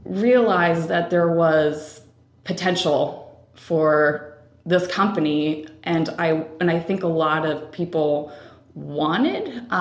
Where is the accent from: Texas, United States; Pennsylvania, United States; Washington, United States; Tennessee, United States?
Washington, United States; Seattle; now in Portland, United States; Yes, I'm originally from Seattle. Mm-hmm. Yeah, and I came down to Portland, oh gosh, I think it's been 3 or 4 years ago